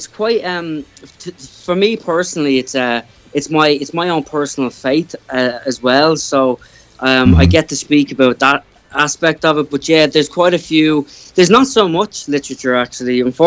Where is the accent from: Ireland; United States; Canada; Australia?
Ireland; I'm Irish and I live in Ireland, but I have a lot of my genealogy and my ancestry would be from Scandinavia, Norway, and Finland.